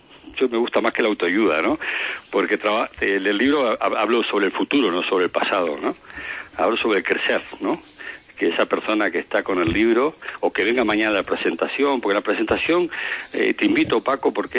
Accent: Montevideo, Uruguay; born there; me fui a Montevideo, donde yo nací

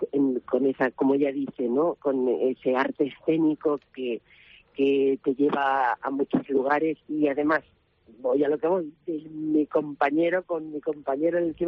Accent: Valencia, Valencian Community, Spain; Estoy feliz de estar ahí en mi tierra, en Valencia.

